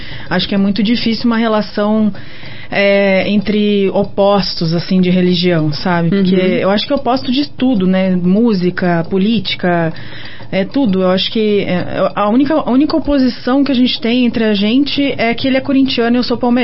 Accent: Curitiba, Paraná, Brazil; accent: Curitiba; Porque eu sei que eu tenho sotaque curitibano.

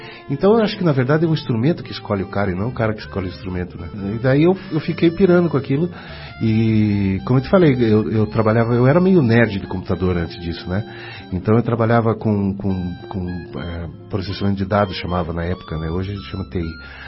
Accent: Curitiba, Paraná, Brazil; also born or lived in Arapongas; Eu nasci em Arapongas, no interior do Paraná, mas logo muito, muito novinho mesmo, já vim para Curitiba. Então, eu praticamente me considero um curitibano, né? Porque passei toda a minha vida aqui.

